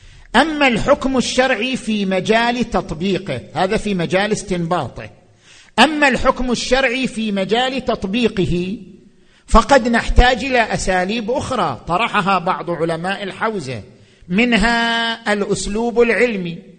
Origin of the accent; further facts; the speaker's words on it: Oman; في الخليج عندنا في عمان وفي المملكة العربية السعودية